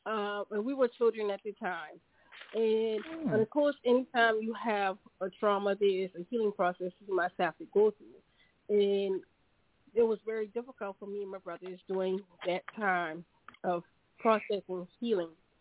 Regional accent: Charleston, South Carolina, United States; I am from Charleston, South Carolina.

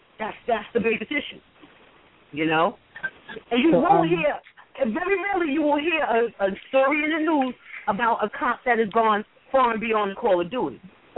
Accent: New York City, New York, United States; Especially growing up in Queensbridge, I can't believe I'm saying this.

